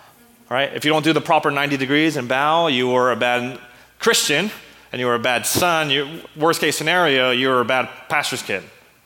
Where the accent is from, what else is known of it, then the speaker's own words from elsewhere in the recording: United States; There was a tradition in my church. I'm Korean American. My parents, they pastored a Korean immigrant church, so there were a lot of immigrant Korean traditions and customs that was incorporated into the church.